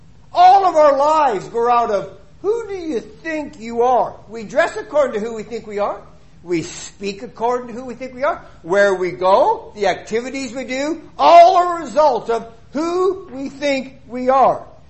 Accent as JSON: {"language": "English", "country": "Canada", "tie": "born or raised there", "said": "Maybe because I was raised in Canada, a lot of snow."}